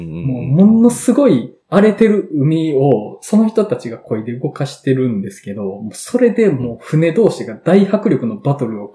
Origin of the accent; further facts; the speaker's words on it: Awaji Island, Hyogo, Japan; 一時期淡路島を治めてた人なんですよ